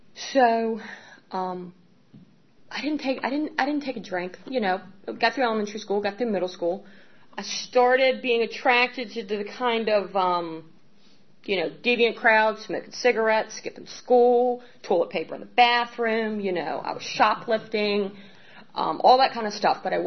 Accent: Richmond, Virginia, United States; born there; I was born in Richmond, Virginia. I was adopted.

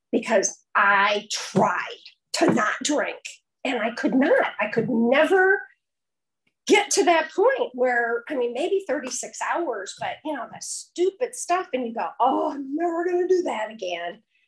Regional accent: Michigan, United States; I was raised in Michigan, so I have a little bit of an accent.

